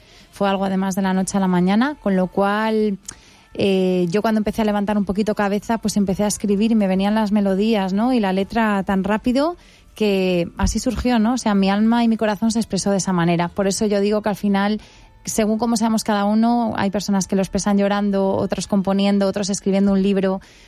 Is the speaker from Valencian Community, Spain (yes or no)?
no; Castile and León, Spain; son mis orígenes, los campos de girasol, que mis abuelos lo trabajaron, luego los viñedos, nosotros tenemos también, venimos de la zona del Prieto Picudo, entonces yo he vendimiado toda mi vida